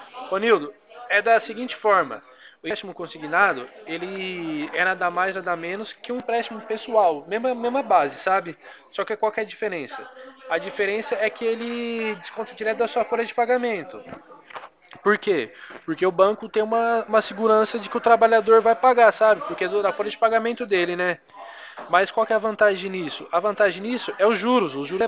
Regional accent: Atibaia, São Paulo, Brazil; Eu sou de Atibaia, São Paulo

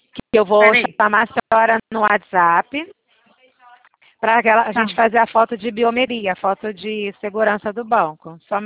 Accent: Rio de Janeiro, Brazil; Eu sou daqui do Rio

